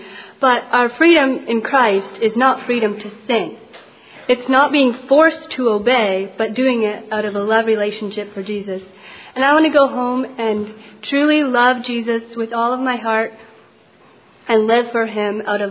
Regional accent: Ontario, Canada; from Ontario, Canada.

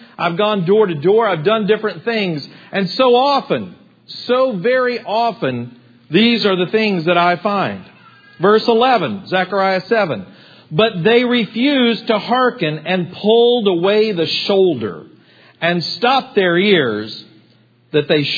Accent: United States; I'm an American. I live in America. Therefore, my neighbors are American.

